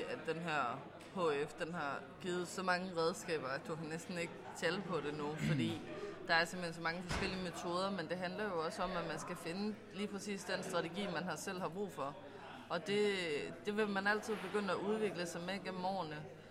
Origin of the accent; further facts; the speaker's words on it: Zealand, Denmark; jeg kommer fra Sjælland, så det er ikke lige nemt at komme hjem hver dag